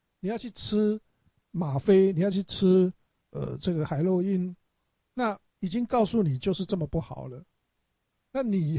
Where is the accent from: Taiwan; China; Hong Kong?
Taiwan; 像我们在台湾长大的，应该没有一个人会说我吃了味精